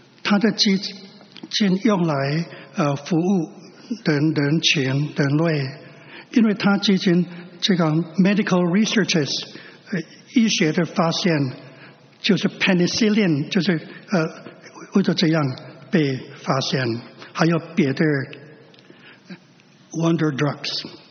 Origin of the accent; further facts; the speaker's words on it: China; 我们中国人有时候会说三更半夜什么